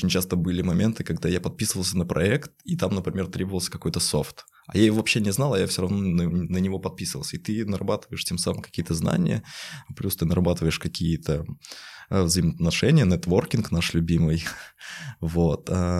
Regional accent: Ulyanovsk, Ulyanovsk Oblast, Russia; я как раз из того города, когда ты про него говоришь на каких-то мероприятиях, такой, я из Ульяновска

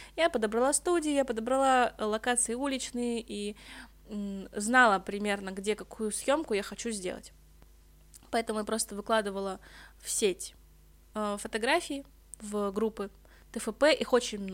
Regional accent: Moscow, Russia; я фотограф из Москвы.

